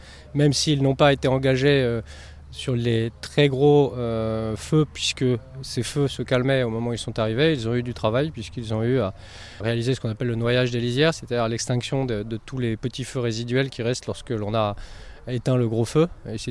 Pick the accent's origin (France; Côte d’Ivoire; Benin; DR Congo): France; North of the Loire; puisque je viens du nord de la Loire. J'ai toujours servi au nord de la Loire, dans le Val d'Oise, dans l'Aisne, dans l'Eure, les Yvelines, l'Eure-et-Loire.